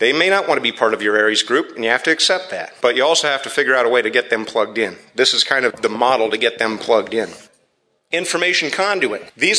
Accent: Kokomo, Indiana, United States; Now, I grew up in Kokomo, Indiana, not too far from here.

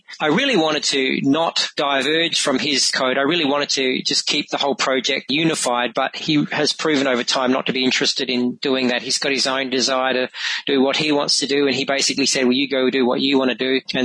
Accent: Adelaide, South Australia, Australia; now in Tasmania, Australia; No, actually, I grew up in Adelaide, which is the capital of South Australia. So if you can imagine Australia, the mainland, that's the south-central state of Australia. We only moved to Tasmania about 4 years ago.

